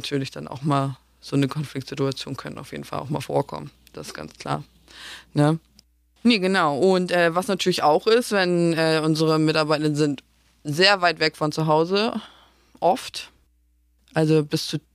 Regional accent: Northern Germany, Germany; ich komme hier aus dem Norden

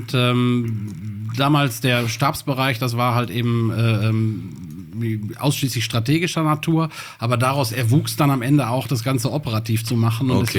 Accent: Bottrop, North Rhine-Westphalia, Germany; born or raised there

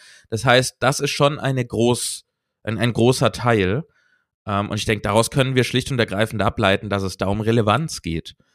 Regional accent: Switzerland; ich bin in der Schweiz, ich bin Schweizer

